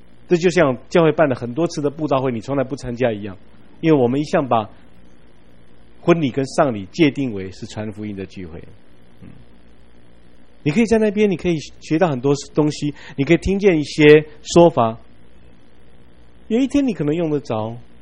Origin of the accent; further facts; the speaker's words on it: Taiwan; 我们台湾人都说生前一粒豆看牙需要拜低头